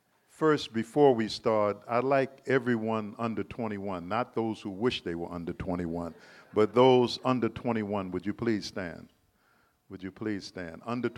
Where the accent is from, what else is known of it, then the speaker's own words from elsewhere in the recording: New York, United States; I'm from New York, so I talk a little fast. We do everything fast in New York, okay?